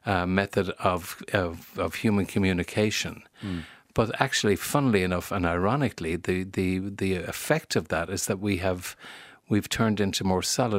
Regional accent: Limerick, Munster, Ireland; moved away as an adult; now in Dublin, Ireland; as an only kid growing up in Limerick. And then I came to Dublin right in the middle of the student revolution in the late 60s.

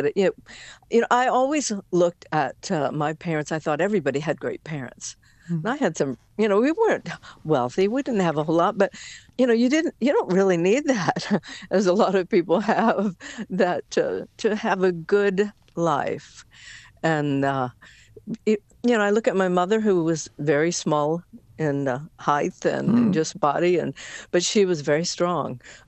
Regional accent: Wabash, Indiana, United States; also born or lived in Kentucky; I was born in Kentucky, but about 4 years of age, we moved to Wabash, Indiana.

